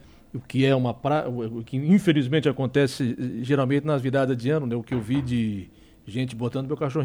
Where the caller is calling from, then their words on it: Bom Jesus, Brazil; resgatei um cachorro na rua, sou do Bom Jesus, se tem vaga.